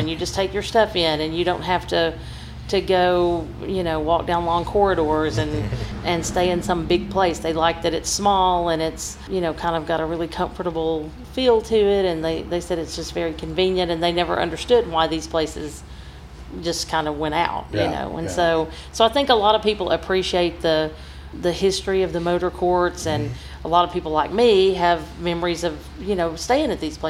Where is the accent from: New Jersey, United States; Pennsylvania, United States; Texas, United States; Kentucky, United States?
Texas, United States; So growing up in Texas, I came here with family.